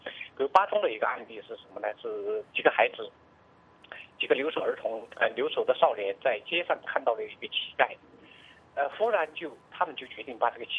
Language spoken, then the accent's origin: Chinese; Xuanhan, Sichuan, China; 在四川宣汉县，是我家乡百里峡那个学校